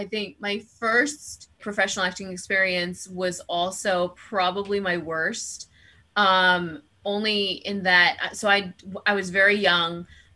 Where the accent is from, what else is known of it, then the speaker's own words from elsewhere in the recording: New York, United States; because he's from New York, I'm from New York.